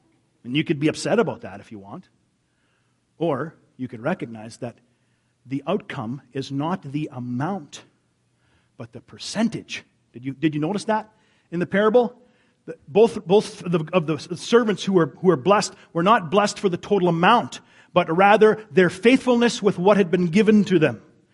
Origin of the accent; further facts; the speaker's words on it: United States; I know we're very American and we work very hard for all the things that we have